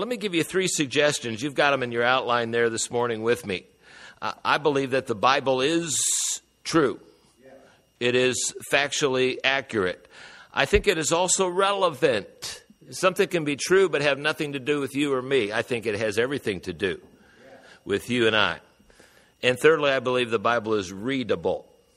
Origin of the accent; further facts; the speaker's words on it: Fort Wayne, Indiana, United States; I grew up in Fort Wayne. We had three hospitals, as I recall, maybe four if we count the veterans.